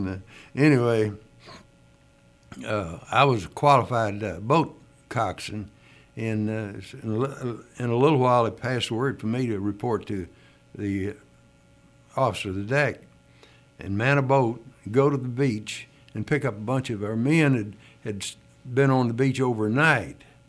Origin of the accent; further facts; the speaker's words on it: Huntsville, Alabama, United States; I'm from Huntsville, Alabama. My wife and I was born and raised there.